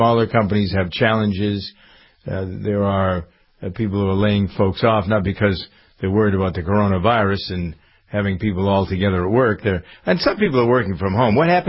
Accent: Framingham, Massachusetts, United States; Schools, we got people here in Framingham, my hometown, thinking, well, maybe we should shut the schools down.

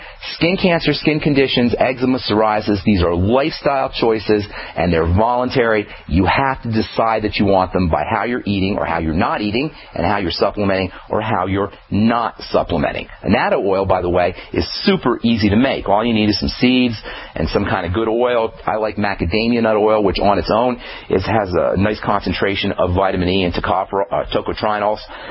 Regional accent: New York, United States; When I was growing up in New York, there's lots of Puerto Rican restaurants in New York.

